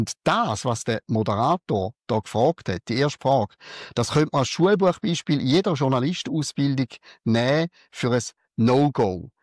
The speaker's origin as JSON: {"language": "German", "country": "Switzerland", "said": "ich bin Schweizer"}